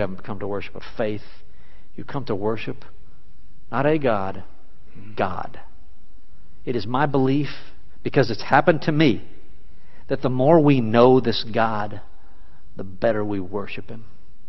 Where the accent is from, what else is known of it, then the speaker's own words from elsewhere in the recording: Houston, Texas, United States; born there; I was born in Herman Hospital in Houston, Texas.